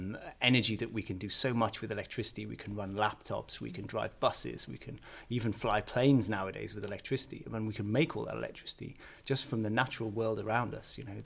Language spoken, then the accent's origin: English; England, United Kingdom; I come from a small town in northern England, so some way away. But actually, I'm half Canadian as well